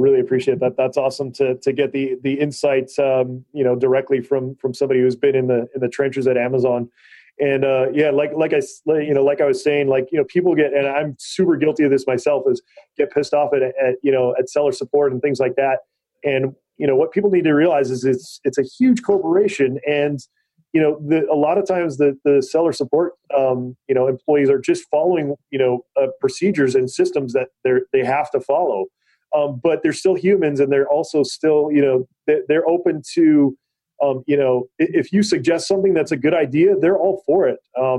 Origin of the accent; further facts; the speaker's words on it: Hawaii, United States; I was raised on the Big Island, so Hawaii.